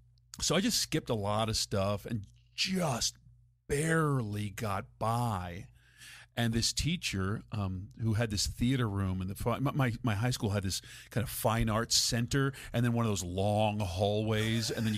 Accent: Philadelphia, Pennsylvania, United States; also born or lived in Radnor; Philadelphia in the city for most of my life, and then just beginning of high school around then, whatever, moved out to the suburbs, out to Radnor, Villanova, near Villanova University out there.

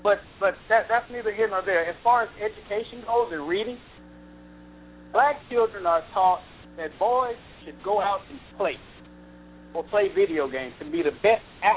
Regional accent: New Orleans, Louisiana, United States; I'm from New Orleans, man. You ain't going to tell me anything.

